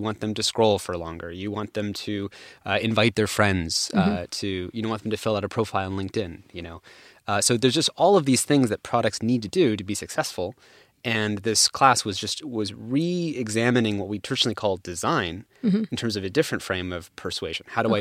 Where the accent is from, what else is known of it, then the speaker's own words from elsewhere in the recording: San Francisco, California, United States; Well, I grew up actually in the Bay Area in San Francisco.